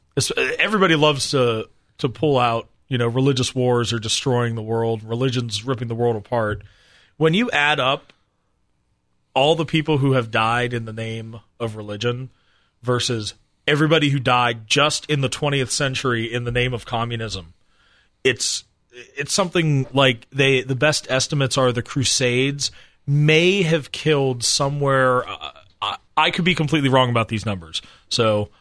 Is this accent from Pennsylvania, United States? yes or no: yes; Pittsburgh, Pennsylvania, United States; I'm a proud Italian American, or I'm a guy from Pittsburgh, or I'm a sports fan